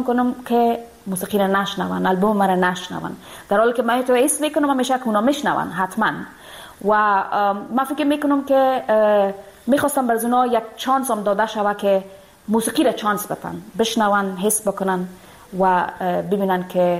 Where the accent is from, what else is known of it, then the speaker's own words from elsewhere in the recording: Afghanistan; moved away; دیگه نمیتونم به افغانستان برم، دور از افغانستان هستم،